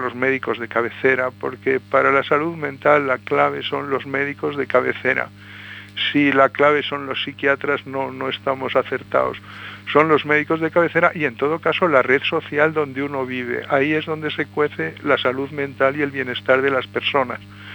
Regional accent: Valencia, Valencian Community, Spain; born there; Pues nací en Valencia

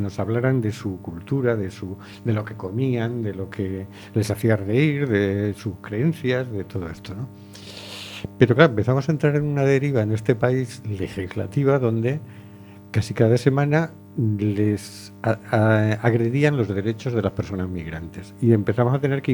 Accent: Valencia, Valencian Community, Spain; moved away; Yo me fui de Valencia hace muchos años y cuando a los 20 años volví, ya era otra Valencia, ya.

